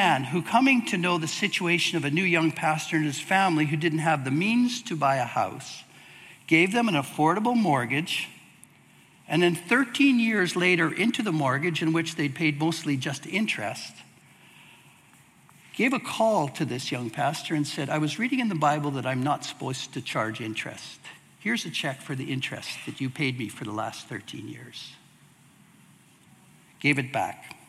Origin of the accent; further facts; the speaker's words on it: Manitoba, Canada; When I was a teenager growing up in Manitoba on the farm, we had a neighbor